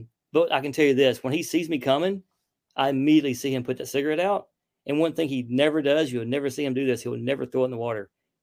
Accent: Alabama, United States; Like, I grew up near Lake Martin in Alabama, and those spots over there are different.

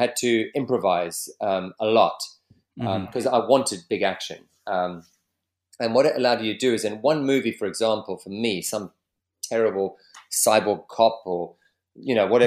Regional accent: South Africa; American TV shows that I grew up in South Africa watching, like The Dukes of Hazzard, The Fall Guy

